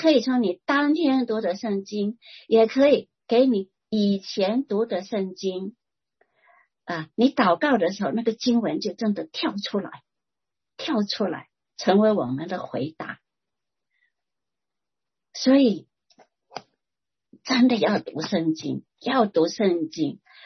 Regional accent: Shantou, Guangdong, China; 我是汕头人嘛，汕头人很多是有亲戚啊，有亲戚朋友在泰国，跟泰国的关系很密切的

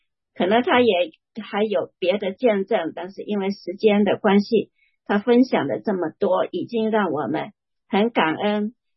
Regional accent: China; 不是照我们中国人的那种道德观念去做

